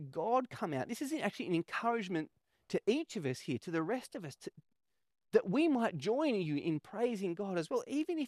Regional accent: New South Wales, Australia; born there; I was born in New South Wales and my dad watched the NRL. So that's kind of what I grew up on

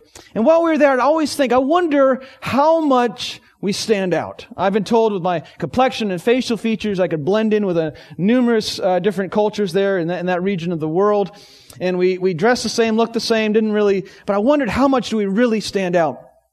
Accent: Connecticut, United States; I grew up in Connecticut. I was there from about 7 years old to 18. But it wasn't our home.

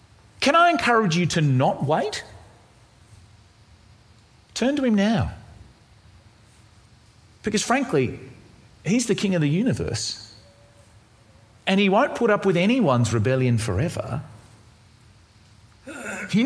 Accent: Tasmania, Australia; I'm from Tasmania.

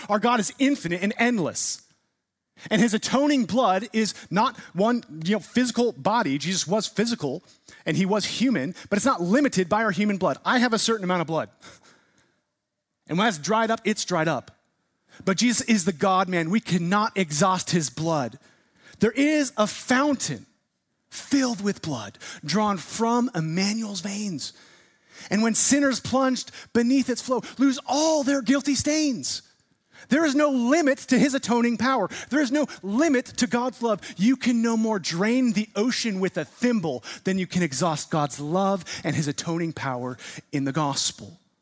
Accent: California, United States; I'm a Californian. Okay, I was born there. I'll admit it.

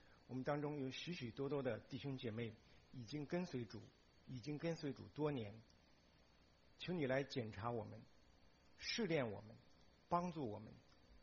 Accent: China; 我们身为中国人

